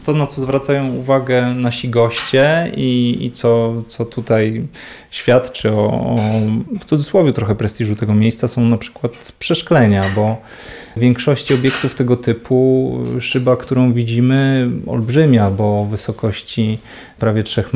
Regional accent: Polanica-Zdrój, Lower Silesian Voivodeship, Poland; wychowywałem się w takim uzdrowisku w Kotlinie Kłodzkiej w Polanicy, więc zawsze to były małe miejscowości, ale wielka miłość do tego miejsca i sentyment spowodowały, że tu wróciłem

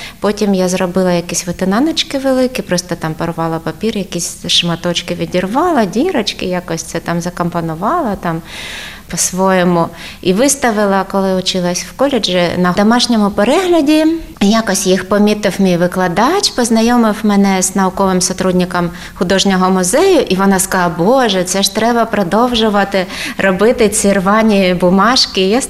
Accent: Nikopol, Dnipropetrovsk Oblast, Ukraine; я з Дніпра, а виросла взагалі трошки ще південніше Дніпра, в місті Нікополь, там степ, там козацька січ була, там похован Іван Сірко.

